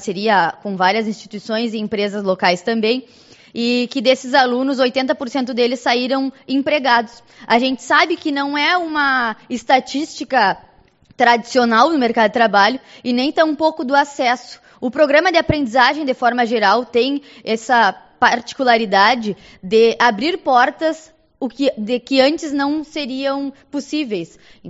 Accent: Santana do Livramento, Rio Grande do Sul, Brazil; now in Uruguaiana, Brazil; Sou de Santana Livramento, então vivo na fronteira desde que nasci

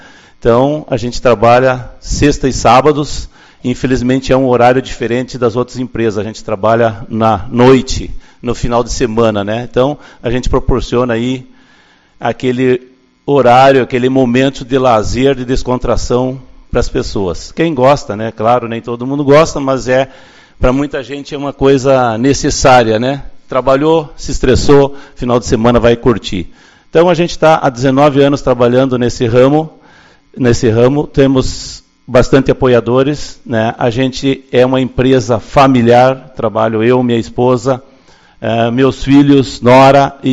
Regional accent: Ronda Alta, Rio Grande do Sul, Brazil; moved away as an adult; now in Uruguaiana, Brazil; proprietário da Orion Clube. Né? Sou natural de Ronda Alta. Cheguei em Uruguaiana em 87, fui sargento temporário do Exército por 5 anos.

